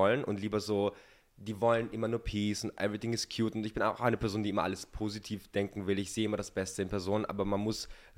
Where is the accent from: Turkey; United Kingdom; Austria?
Austria; Vienna; ich bin 21 Jahre alt, ich komme ursprünglich aus Wien